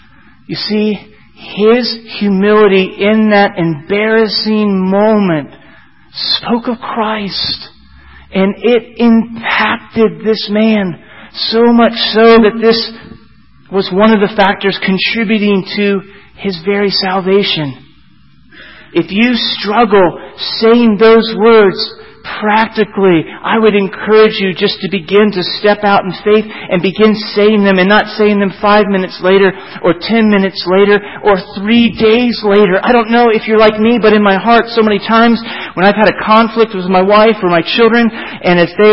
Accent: Florida, United States; But growing up in Florida, you should have seen the hues of the orange, red, and purple that God sketched on the skies.

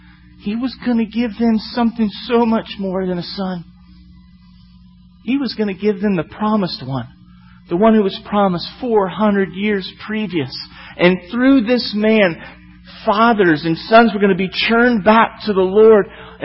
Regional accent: Florida, United States; Because I was from Florida and I liked the Gators.

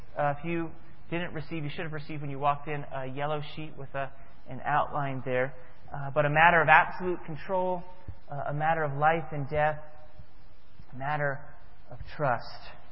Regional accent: Florida, United States; I'm from Florida, and people that are from Florida oftentimes like to swim.

